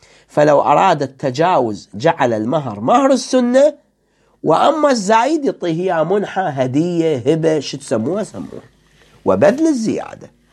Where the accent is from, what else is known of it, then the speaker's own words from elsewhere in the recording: Iraq; الآن إحنا عندنا في العراق أقل عملة موجودة 250 دينار